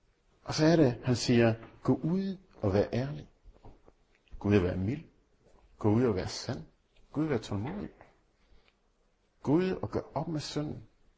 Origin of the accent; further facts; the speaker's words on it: Central Denmark Region, Denmark; Som vestjyder, så ved man ikke, at det ikke er en motorvej.